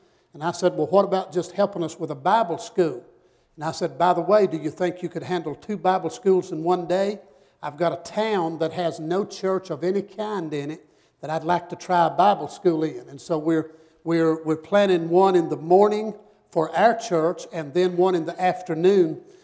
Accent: North Carolina, United States; now in Kansas, United States; We are from North Carolina, though we've lived 17 years in Kansas.

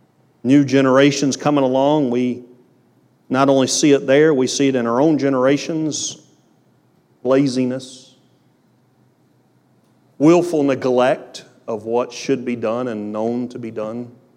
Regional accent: United States; I'm glad I was born in the United States. But we are the laziest citizens on this planet.

